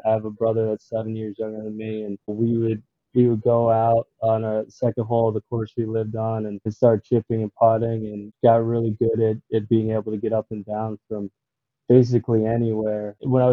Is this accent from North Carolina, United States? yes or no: yes; North Carolina, United States; Gotten to see the world, and that's something I would have never envisioned growing up in North Carolina.